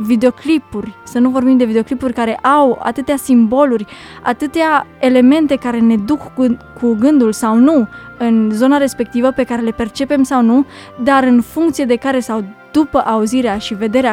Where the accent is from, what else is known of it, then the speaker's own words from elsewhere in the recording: Romania; Eu provin din Sud, de unde toată lumea știe că este o lume așa mistică